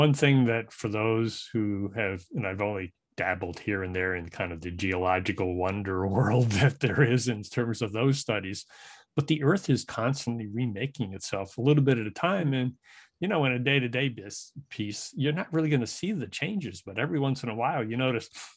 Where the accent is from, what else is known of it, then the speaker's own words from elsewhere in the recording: Rhode Island, United States; both my wife and I grew up in Rhode Island.